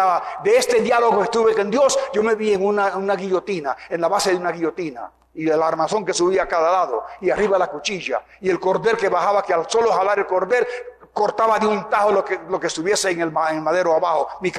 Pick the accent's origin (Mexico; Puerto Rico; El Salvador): Puerto Rico; born there; Soy hijo de misioneros. Mis padres fueron misioneros a Puerto Rico. Yo nací en Puerto Rico.